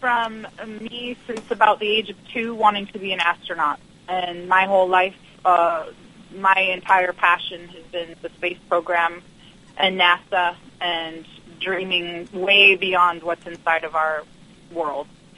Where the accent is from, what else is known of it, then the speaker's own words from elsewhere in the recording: Alaska, United States; now in Williamsburg, United States; we both were born and raised in Alaska and grew up there and kind of had always dreamed about moving to what we call America, because even though Alaska is part of America, you sort of feel isolated.